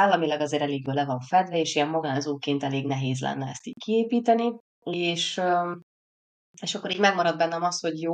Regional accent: Békés, Hungary; én Békés megyében nevelkedtem, egy icipici faluban, tehát ott ilyen túl nagy dimbek, dombok nem voltak

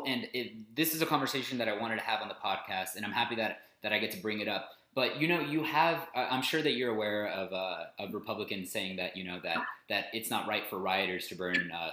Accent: United States; I think that we as American people have a responsibility to do that.

